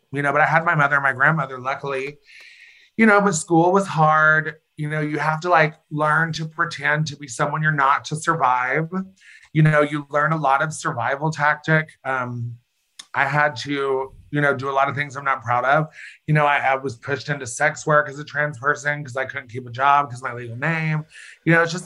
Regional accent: Bluff City, Tennessee, United States; also born or lived in Bristol, Tennessee / Johnson City; So I was born in Bristol, Tennessee. And I grew up in like Bluff City, Bristol, Tennessee area. And then like as an adult, I went to college at East Tennessee State University. So I lived in Johnson City.

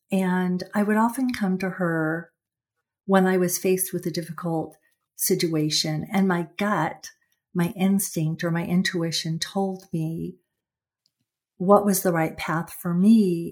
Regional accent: Los Angeles, California, United States; also born or lived in San Francisco area; I studied at a women's college in California. I was raised in Los Angeles, and then I went to school in the San Francisco area.

